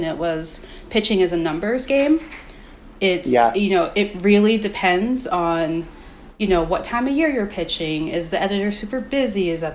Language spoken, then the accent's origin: English; Maryland, United States; driving from where I grew up in Maryland to DC every day to do the externship